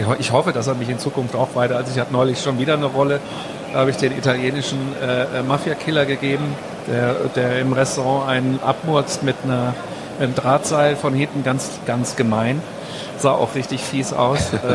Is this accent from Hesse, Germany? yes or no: yes; Frankfurt, Hesse, Germany; Ich komme ja ehemals aus Frankfurt.